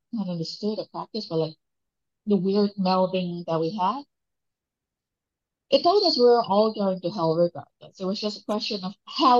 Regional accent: Malaysia; But growing up in Malaysia, you knew legends from Indian culture, from Malay culture, from indigenous culture, Chinese culture, all the little things and the supernatural stuff.

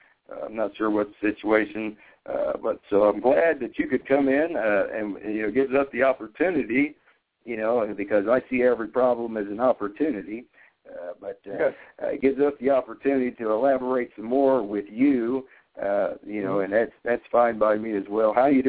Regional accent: Cincinnati, Ohio, United States; I'm from Cincinnati, Ohio, actually right outside of Cincinnati, Ohio.

